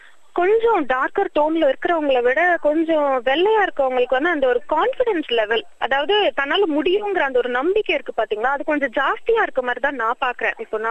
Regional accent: Chennai, Tamil Nadu, India; நான் சென்னையிலதான் பிறந்து வளர்ந்தது எல்லாமே.

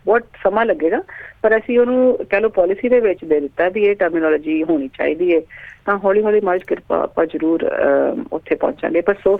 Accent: Punjab, India; moved away as an adult; ਮੈਂ ਪੰਜਾਬ ਤੋਂ ਮੈਂ ਮੇਰਾ ਜਨਮ ਪੰਜਾਬ 'ਚ ਹੀ ਹੋਇਆ ਸੀਗਾ

